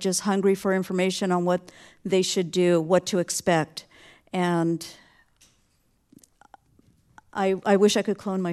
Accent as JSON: {"language": "English", "town": "Oxnard", "region": "California", "country": "United States", "tie": "born or raised there", "said": "I grew up here in Oxnard. I lived next door to a strawberry field, and it wasn't unusual to see the green vans patrolling the fields"}